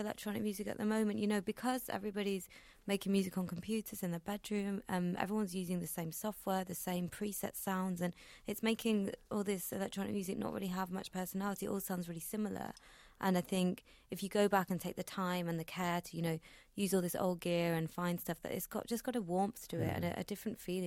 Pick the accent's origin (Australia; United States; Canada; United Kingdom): United Kingdom; England; is about when I was a teenager and constantly trying to escape my hometown in the north of England and spent a lot of night driving to gigs on these deserted dark motorways.